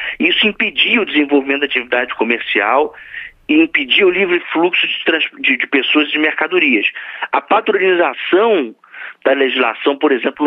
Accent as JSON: {"language": "Portuguese", "region": "Rio de Janeiro", "country": "Brazil", "said": "Eu, por exemplo, sou oriundo do estado do Rio de Janeiro, mas também trabalho aqui em Brasília."}